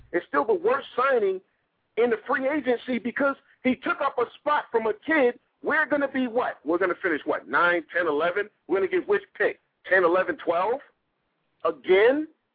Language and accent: English; Brooklyn, New York, United States; now in Minnesota, United States; Yeah, I had to come out to the VA for a surgery, so I wound up having to move out here. I'm from Brooklyn, so.